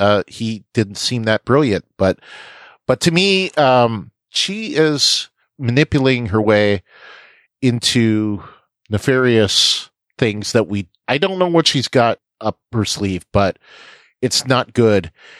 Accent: Canada; accent: Canadian; I mean, some will say with my Canadian accent, sometimes it's stronger than other times.

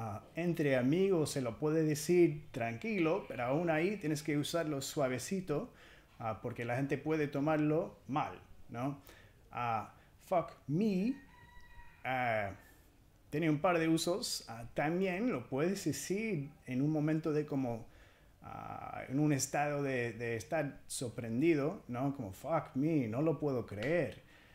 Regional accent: California, United States; Spanish is a second language; Yo crecí en California, en un pueblito un poco norte de Los Ángeles, que era la mayor parte latina y, digamos, 80-85% de la gente, y la mayor parte eran mexicana.

